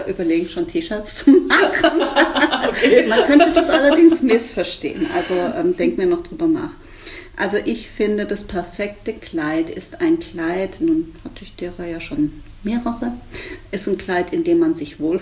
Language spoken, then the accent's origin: German; Spain; German is a second language; als Spanierin